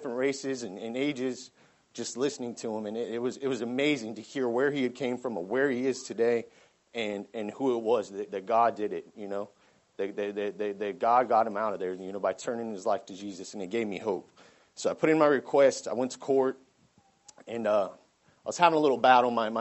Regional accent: Bradenton, Florida, United States; I'm right here from Bradenton, Florida. I'm 30 years old.

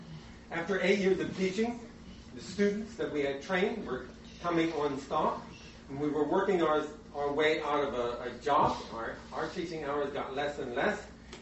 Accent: Pennsylvania, United States; we're both from Pennsylvania originally.

